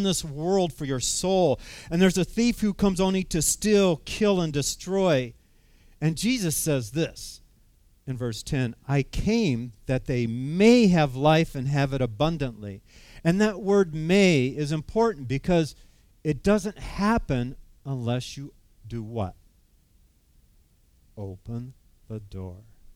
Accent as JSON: {"language": "English", "region": "California", "country": "United States", "tie": "born or raised there", "lives_now": "Wisconsin, United States", "said": "And so growing up in California, because we have so much nice weather like we have today in Wisconsin, we'd go to a lot of drive-in movies."}